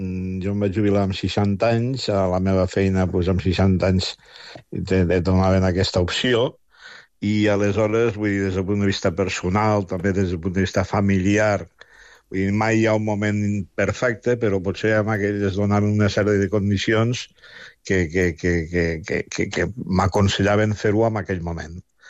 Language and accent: Catalan; Lleida, Catalonia, Spain; moved away as an adult; Pensa que jo sóc de Lleida, que vaig conèixer el mar molt tard. Però vaig venir a estudiar a Barcelona